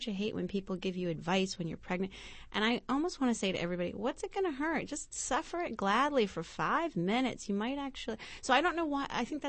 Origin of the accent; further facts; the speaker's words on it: United States; but as an American woman that thought I was so savvy, for example, I knew where in New York City to get the best leg wax.